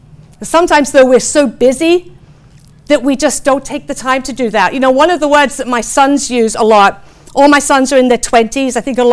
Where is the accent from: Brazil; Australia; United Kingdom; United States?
United Kingdom; England; accent: English; Always blame that on my English accent, by the way.